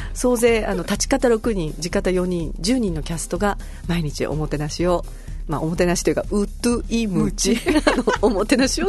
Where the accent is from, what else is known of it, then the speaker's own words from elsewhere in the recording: Yaese, Okinawa, Japan; 私の地元でもあります八重瀬町の民族芸能、